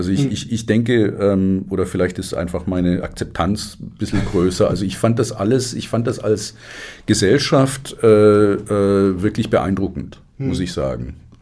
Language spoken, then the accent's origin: German; Stuttgart, Baden-Württemberg, Germany; ich bin in Stuttgart groß geworden